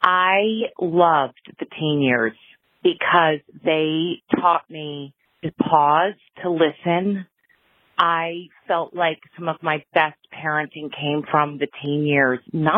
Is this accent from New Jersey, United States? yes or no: no; North Stonington, Connecticut, United States; I am from North Stonington, Connecticut